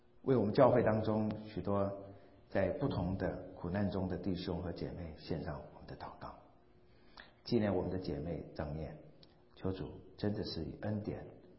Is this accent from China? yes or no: no; Taiwan; 我自己从小在台湾的那种都市长大的，看到都是钢骨水泥的，完全没有那种农家的那种经验。